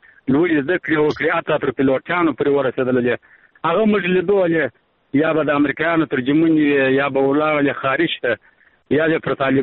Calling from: Arghandab, Kandahar, Afghanistan; لکندار ولایت ارغنداب ولسوالۍ څخه د ټلیفون په کار شم

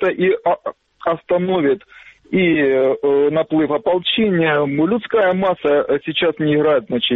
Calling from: Kramatorsk, Donetsk Oblast, Ukraine; Краматурск.

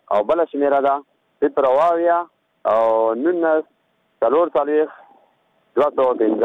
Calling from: Paktia, Afghanistan; د پکتیا ولایت اوسېدونکی یم

